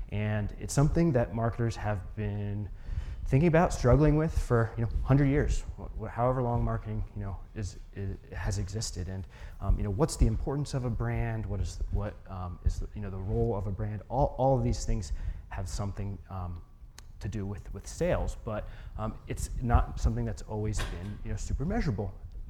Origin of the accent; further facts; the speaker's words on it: Philadelphia, Pennsylvania, United States; as introduced, I'm from Philadelphia, first of all.